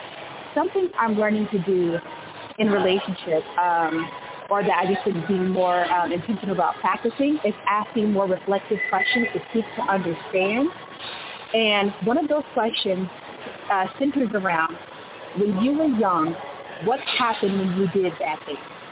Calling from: California, United States; I'm calling from California.

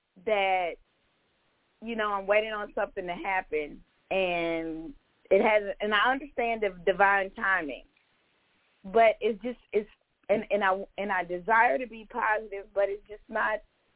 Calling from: Georgia, United States; from Georgia.

